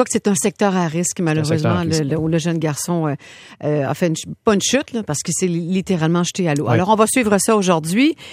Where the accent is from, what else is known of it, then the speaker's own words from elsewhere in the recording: Quebec City, Quebec, Canada; j'ai habité, moi, je viens de Québec